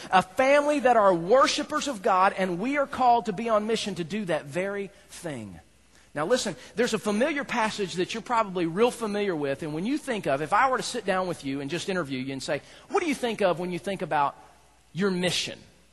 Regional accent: the South, United States; I know I'm from the South. You're not supposed to do that, but that's just life.

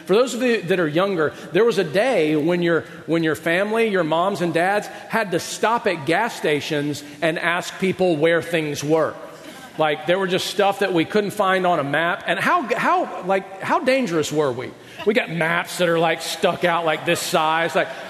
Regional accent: Marietta, Georgia, United States; This would happen to me all the time growing up in Georgia, because in Marietta, Georgia, where I lived, there was this landmark, and it was a Kentucky Fried Chicken.

